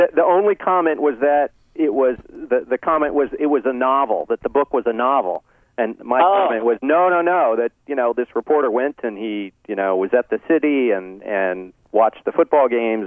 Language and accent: English; Texas, United States; I have to say that I grew up in Texas, and my high school actually played the Permian, the Odessa Permian football team every year